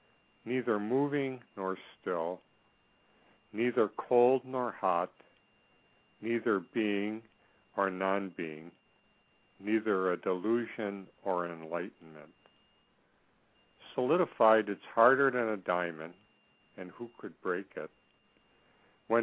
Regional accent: Lake Michigan, United States; Growing up on Lake Michigan, water was always near. My grandfather and my uncles used to cut ice in the river for winter and haul coal.

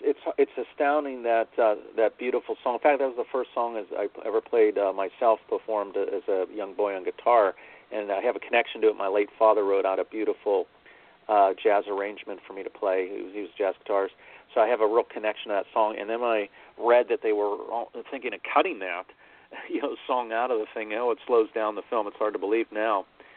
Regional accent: East Coast, United States; I did not. I grew up on the East Coast.

